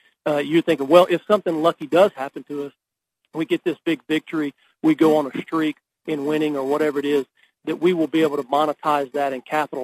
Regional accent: Louisiana, United States; I was born and raised in Louisiana. I played college football and threw the javelin at Northwestern State in Natchitoches, Louisiana, met my wife there

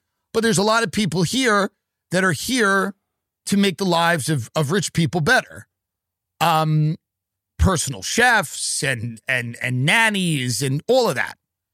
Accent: Long Island, New York, United States; And I always take a lot of pride in being from New York, even though I'm from Long Island, sort of a pig pen adjacent to New York.

